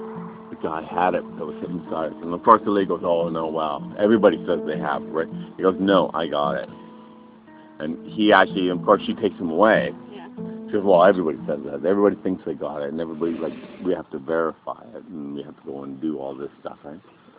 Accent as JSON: {"language": "English", "country": "Canada", "said": "And we said, well, we're from Canada."}